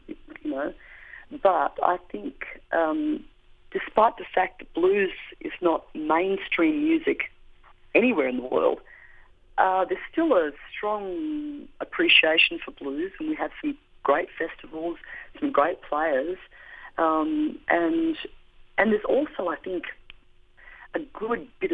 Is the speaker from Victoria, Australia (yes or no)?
yes; Melbourne, Victoria, Australia; I certainly had no female role models at all growing up in Melbourne, Australia.